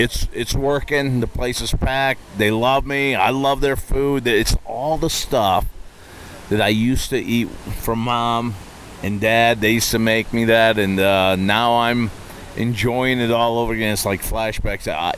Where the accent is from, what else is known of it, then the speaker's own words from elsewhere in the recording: United States; But you know what? I'm American. I used to be, I'm from America, and I used to be a waiter in college.